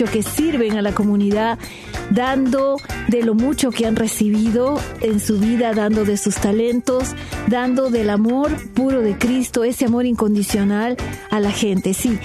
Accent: Peru; como ustedes saben, yo soy peruana.

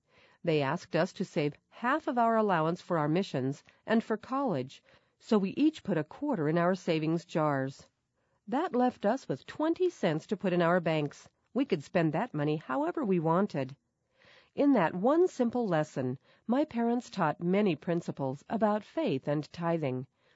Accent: Verdon, New Mexico, United States; My great-grandfather … was one of the original settlers in my hometown of Verdon, New Mexico, a tiny farming and ranching community.

